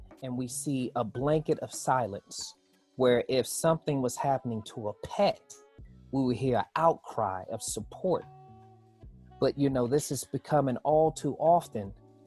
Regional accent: Brooklyn, New York, United States; also born or lived in North Carolina; I'm 41 years old, and I grew up in Brooklyn. I was born in North Carolina, and I spent many summers in North Carolina.

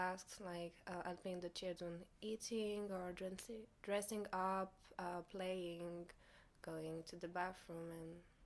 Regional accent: France; now in Warsaw, Poland; I'm 18 years old, I am from France, and I just graduated from high school, and now I'm working in a special kindergarten in Warsaw.

